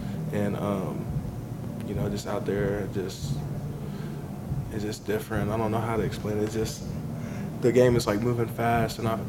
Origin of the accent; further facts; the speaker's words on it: Hamilton, Ohio, United States; Yeah, I was born in Hamilton. I'm from Hamilton, Ohio.